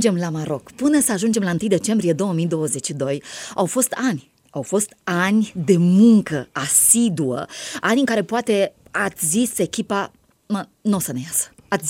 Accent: Romania; Ne mândrim cu țara asta noastră, cu românismul. Ne mândrim că suntem români.

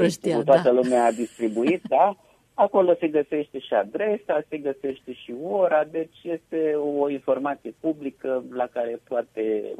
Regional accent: Iași, Iași County, Romania; și cu mine de la Iași, reprezentantul Iașului în această construcție.

